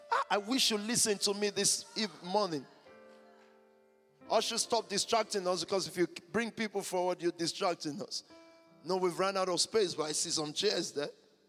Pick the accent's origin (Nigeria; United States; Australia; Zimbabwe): Nigeria; I'm a Nigerian